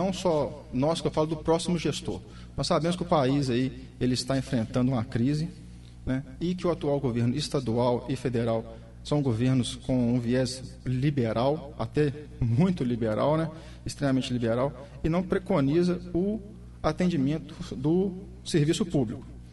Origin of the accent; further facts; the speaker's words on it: Ubá, Minas Gerais, Brazil; eu sou natural de Ubá, eu vivi aqui o tempo inteiro da minha vida, meus pais são daqui, e saí para estudar.